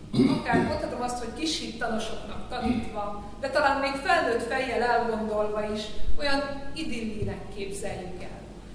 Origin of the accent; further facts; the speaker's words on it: Pécs, Baranya, Hungary; De őszintén mondom, hogy én pécsiként, aki soha nem látott igazán folyóvizet gyerekkorában, nekem már ez is nagy dolog.